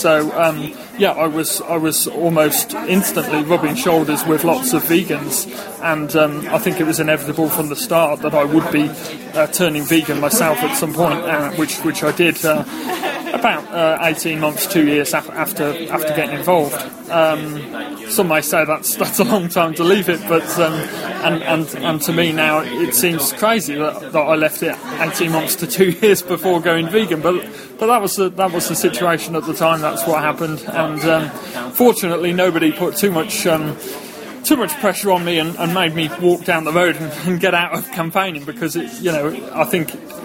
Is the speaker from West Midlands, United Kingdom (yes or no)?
yes; Redditch, West Midlands, United Kingdom; I became aware that live exports were leaving from my hometown of Redditch